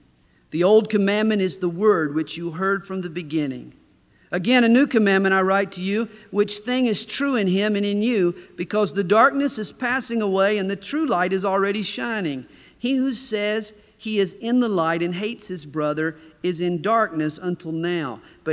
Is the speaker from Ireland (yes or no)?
no; the South, United States; I was born and bred in Dixie, in the South, amidst the racism and prejudice and bigotry that you usually associate with the South.